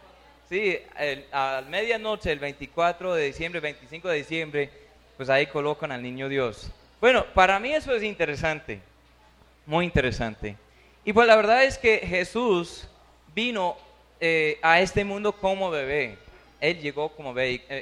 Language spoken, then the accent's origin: Spanish; United States; now in Colombia; Porque no quieren ofender a nadie en mi país, en los Estados Unidos.